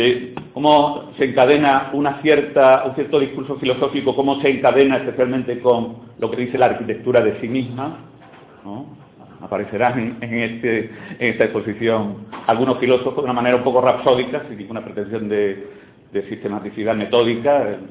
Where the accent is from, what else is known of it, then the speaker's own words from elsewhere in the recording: Murcia, Region of Murcia, Spain; la fachada del Ayuntamiento de Murcia, de donde vengo, es una obra interesante